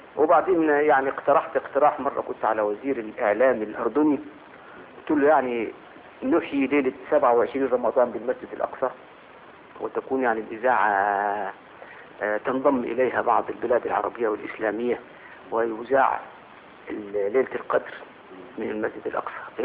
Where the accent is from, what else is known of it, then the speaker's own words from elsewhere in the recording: Upper Egypt, Egypt; كنت مترددا في إقامتي في القاهرة أو أكون إقامتي في بلادي الصعيد